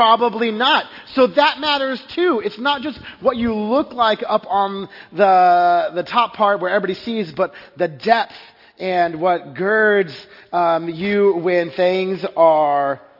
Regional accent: Texas, United States; The cracks will, in my house of growing up in Texas, the foundation began to crack.

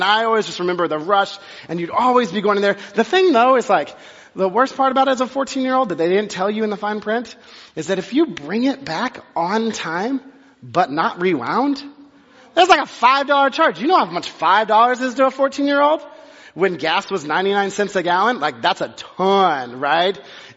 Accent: Texas, United States; I grew up in Texas and we had a lesser known thing called Sam's.

